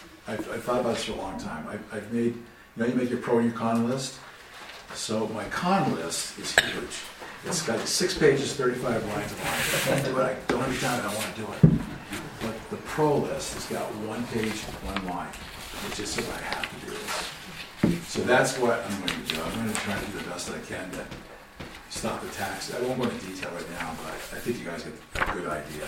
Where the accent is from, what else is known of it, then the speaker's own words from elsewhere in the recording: St. Johnsbury, Vermont, United States; I was born and brought in St. Johnsbury, so I'm a hometown sort of guy